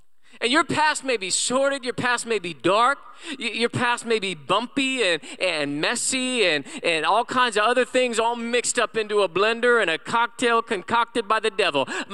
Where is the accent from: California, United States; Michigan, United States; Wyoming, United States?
California, United States; Moreno Valley; I'm just from Moreno Valley, and I just grew up and didn't have the opportunities. I didn't go to college. My goodness, I went to RCC, Riverside Community College.